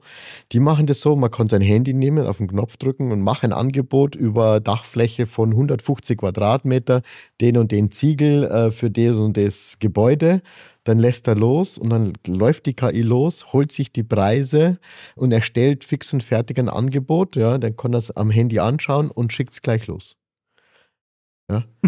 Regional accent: Bavaria, Germany; Ich sitze in München, ja, aber ich bin ja Bayer, ein Gesamtbayer, sage ich, okay, mal, ein europäischer Bayer.

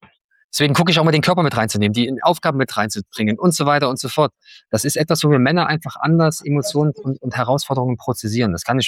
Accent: Germany; Ich bin gerade bei meinen Eltern in Chemnitz, meine Eltern vor kurzem darüber gesprochen, ich bin ein Kind der DDR.

